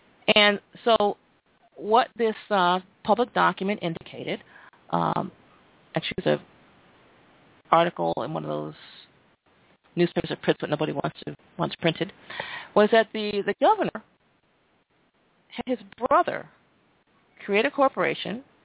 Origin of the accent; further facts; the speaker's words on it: New York, United States; I can speak for New York State because I'm from New York State